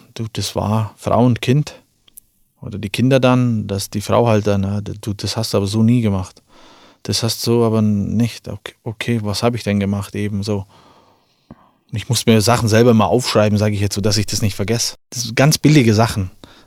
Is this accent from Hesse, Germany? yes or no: no; Füssen, Bavaria, Germany; also wir sind ja aus Füssen